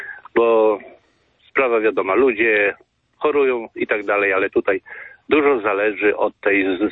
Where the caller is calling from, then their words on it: Lublin Voivodeship, Poland; Ja z Lubelskiego dzwonię.